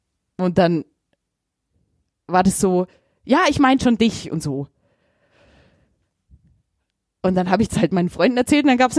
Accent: Augsburg, Bavaria, Germany; ich bin schon in Pfersee aufgewachsen

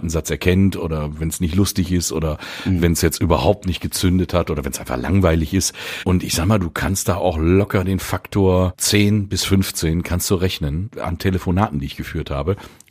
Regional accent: Willingen, Hesse, Germany; ich komme aus Willingen. Und aus dem wunderschönen Willingen, ne? Skispringen und der ganze Kram

